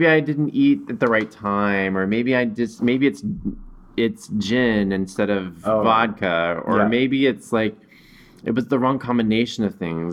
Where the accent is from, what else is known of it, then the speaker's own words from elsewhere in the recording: the South, United States; I just had so much guilt and shame around my sexuality from growing up in the South